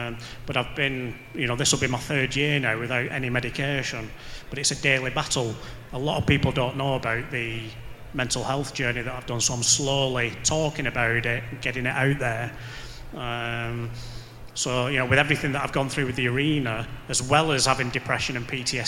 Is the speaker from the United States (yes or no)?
no; Bolton, North West England, United Kingdom; because he knows I'm from Bolton, I've got a big gob, and I can change the world.